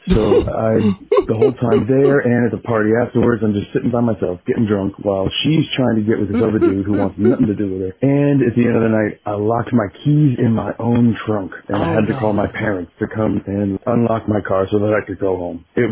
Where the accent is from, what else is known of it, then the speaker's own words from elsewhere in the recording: Guilford, Connecticut, United States; I'm from Guilford, Connecticut.